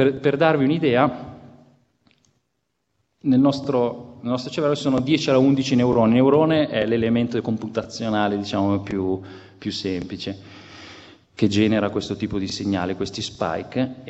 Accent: Genoa, Liguria, Italy; Io sono genovese

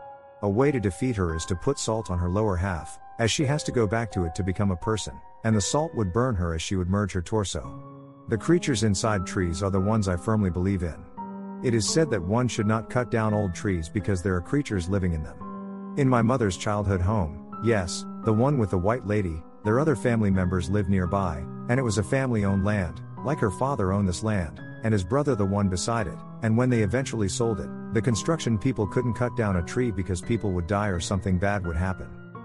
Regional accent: Philippines; I'm Filipino

